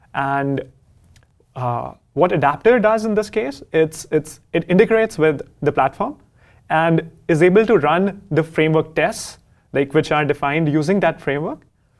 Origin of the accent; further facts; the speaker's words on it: India; I come all the way from India.